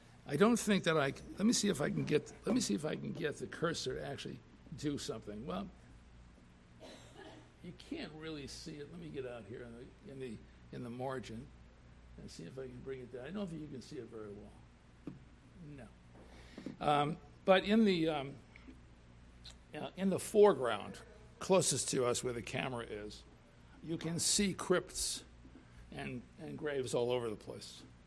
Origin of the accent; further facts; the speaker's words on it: New York, United States; I'm from New York, and on Long Island, there are a whole series of enormous cemeteries